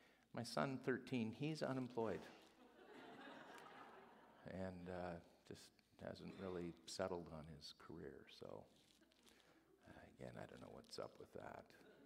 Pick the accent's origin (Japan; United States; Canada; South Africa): Canada; Brantford, Ontario; I'm from Brantford, Ontario.